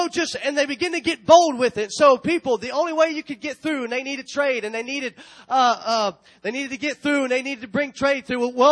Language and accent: English; United States; I thank God that I'm American.